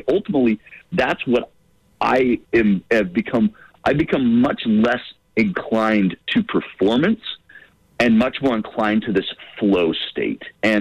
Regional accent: Utah, United States; I don't think depression was nearly talked about in growing up in Utah in the 90s, right?

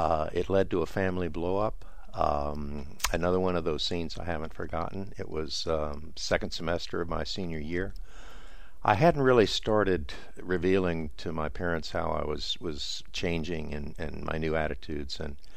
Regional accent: the South, United States; these are things that I just absorbed as a boy growing up in the South during that era.

